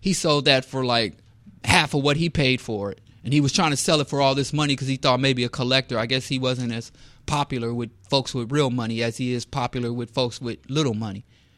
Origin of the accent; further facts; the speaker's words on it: Kansas City, Missouri, United States; I was born and raised in Kansas City. Landlocked. I'm a landlubber.